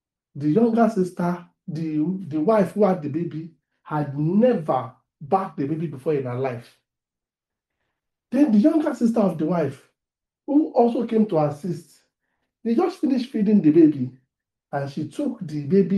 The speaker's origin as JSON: {"language": "English", "town": "Ibadan", "region": "Oyo", "country": "Nigeria", "tie": "born or raised there", "said": "Now, I was raised in Ibadan relatively, and I knew a bit about farming because my grandfather was a farmer"}